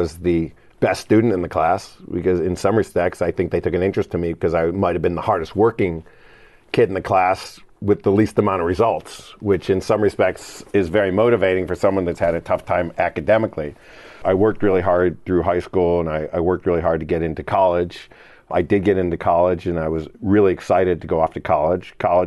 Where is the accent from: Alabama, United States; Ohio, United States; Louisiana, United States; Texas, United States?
Ohio, United States; Cleveland; I grew up in Cleveland, Ohio. Typical Midwestern upbringing.